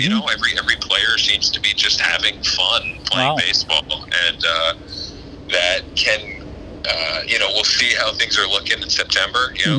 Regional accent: Philadelphia, Pennsylvania, United States; now in Los Angeles, United States; we're from Philadelphia, but we moved to Los Angeles a couple years ago

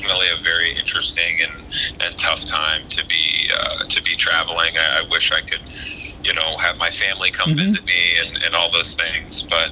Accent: Philadelphia, Pennsylvania, United States; now in Los Angeles, United States; we're from Philadelphia, but we moved to Los Angeles a couple years ago

